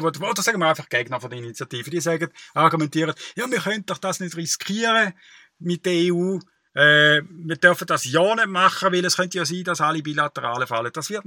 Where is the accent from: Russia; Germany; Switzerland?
Switzerland; Wir als Schweizer Bürger und Schweizer Staat müssen auf die Schweiz schauen.